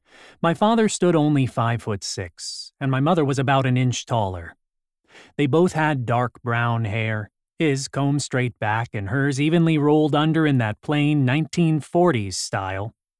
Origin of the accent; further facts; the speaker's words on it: Elmira, Ontario, Canada; months after World War II ended in Kitchener-Waterloo Hospital, about 13 miles, 21 kilometers, from my hometown, Elmira, Ontario.